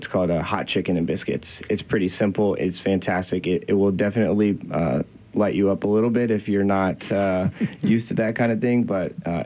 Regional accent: Columbus, Ohio, United States; moved away as an adult; I'm from Columbus, Ohio originally. Mm-hmm. I moved out of there in 2006, and I moved to Nashville for 10 years.

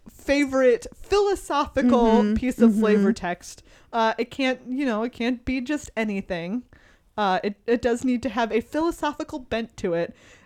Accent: San Antonio, Texas, United States; So I grew up in San Antonio and there were a lot of like train accidents of trains derailing.

